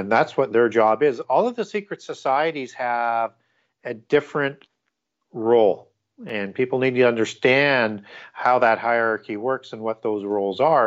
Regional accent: Canada; And I'm from Canada, and on CBC television, they would have them a few times showing him going into a Club of Rome meeting.

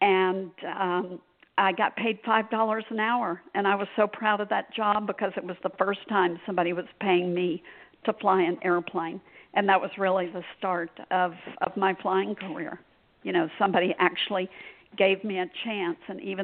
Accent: Fort Myers, Florida, United States; born there; moved away as an adult; I was born in Fort Myers, Florida, and I left Fort Myers in 1970 to attend Texas Christian University in Fort Worth, Texas.

